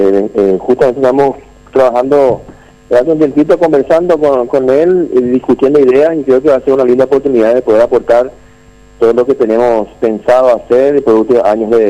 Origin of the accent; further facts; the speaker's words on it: Paraguay; es mi obligación como paraguayo y ciudadano